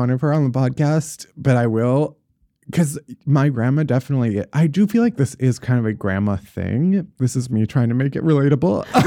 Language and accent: English; Chicago, Illinois, United States; What and I'm famously from the Windy City.